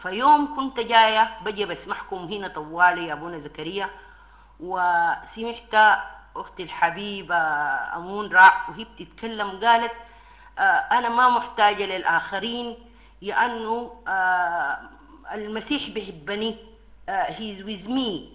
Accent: Sudan; لازم نحن من السودان نعمل لهم جيش

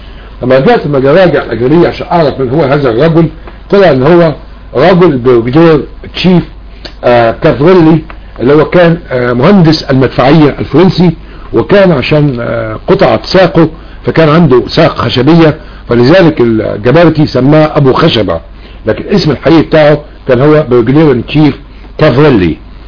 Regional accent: Egypt; كمصري وكقبطي من اصل البلاد

